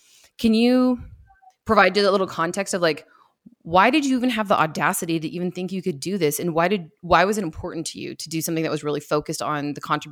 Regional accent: Michigan, United States; I'm from Michigan and my family's from the Midwest.

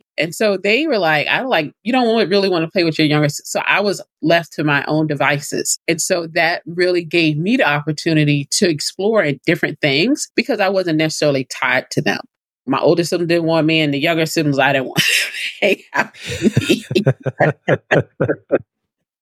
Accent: South Carolina, United States; My home state of South Carolina was hit by a hurricane when I was 12.

